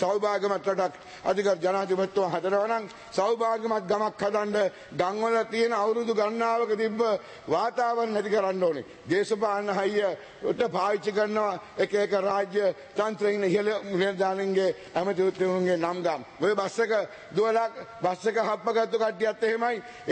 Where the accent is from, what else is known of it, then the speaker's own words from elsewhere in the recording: Eastern Province, Sri Lanka; අපේ පළාත නැගෙනහිර පළාත මං කිව්වා සම්පූර්ණ වෙනස් පළාතක්.